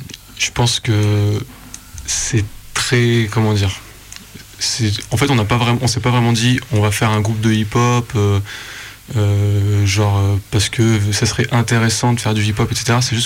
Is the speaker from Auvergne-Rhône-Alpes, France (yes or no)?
yes; Valence, Auvergne-Rhône-Alpes, France; parce qu'on vient tous les deux de Valence, donc pas très loin d'ici.